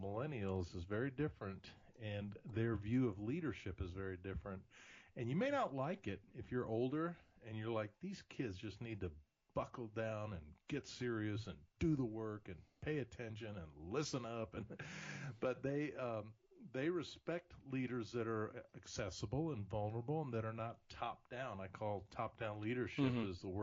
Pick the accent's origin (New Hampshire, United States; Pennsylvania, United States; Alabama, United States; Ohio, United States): Alabama, United States; Huntsville; my hometown of Huntsville, Alabama